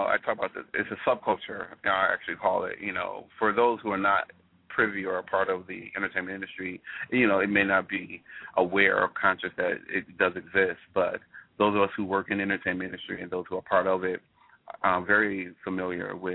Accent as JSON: {"language": "English", "town": "Detroit", "region": "Michigan", "country": "United States", "said": "Well, as you said, you know, I'm from Detroit originally, and I worked in the entertainment industry for over 15 years."}